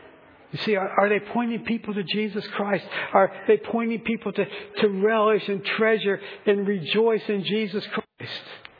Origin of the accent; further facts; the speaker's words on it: Frankfort, Indiana, United States; in my hometown, in beautiful downtown Frankfort, Indiana.